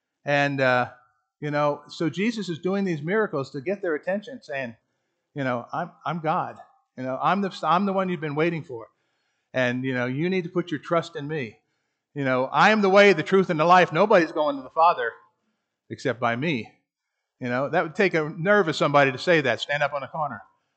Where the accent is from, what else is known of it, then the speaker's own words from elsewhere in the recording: Gainesville, Florida, United States; also born or lived in Philadelphia; going back to my childhood, Pine Grove Baptist Church, Gainesville, Florida, we moved from Philadelphia to Gainesville in 1958. I was 8 years old.